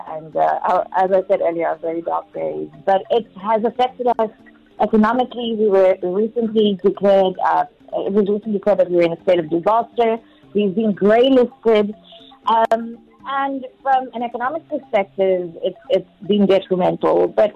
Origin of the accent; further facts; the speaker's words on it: South Africa; But as a South African citizen, we're not myopic to all the governmental and political failures that we're still experiencing 29 years later.